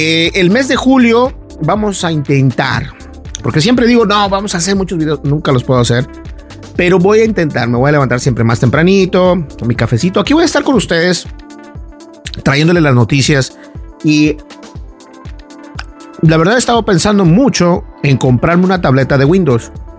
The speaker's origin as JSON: {"language": "Spanish", "country": "Mexico", "said": "los mexicanos sabemos lo que es una cajeta."}